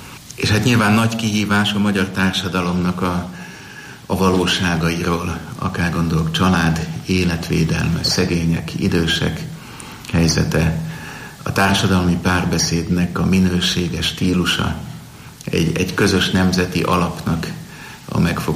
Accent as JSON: {"language": "Hungarian", "region": "Budapest", "country": "Hungary", "tie": "born or raised there", "said": "Én második kerületben értelmiségi, nagyon vallásos közegben nőttem föl, szinte búrra alatt"}